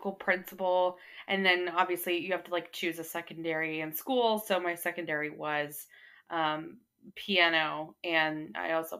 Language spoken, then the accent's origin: English; Texas, United States; Yeah, I grew up here in North Texas, went to a small school in Arkansas, small private school.